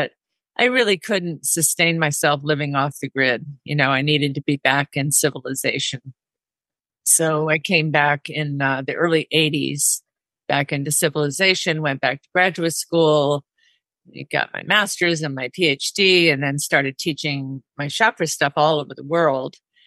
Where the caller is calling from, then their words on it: San Francisco, California, United States; Bay Area, San Francisco.